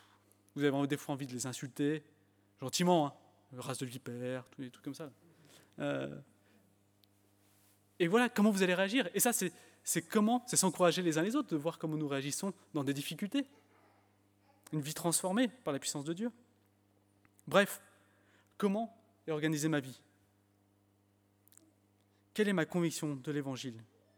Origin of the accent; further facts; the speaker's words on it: United Kingdom; accent: English; French is a second language; enfin on me l'a montré que mon accent anglais était sympathique.